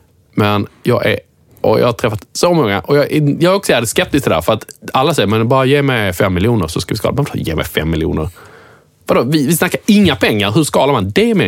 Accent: Skåne, Sweden; accent: Scanian; Jag pratar skånska.

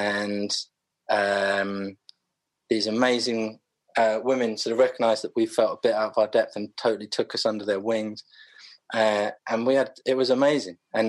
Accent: London, United Kingdom; born there; I was born in South London, in Clapham, at St Thomas's, actually, which is Waterloo.

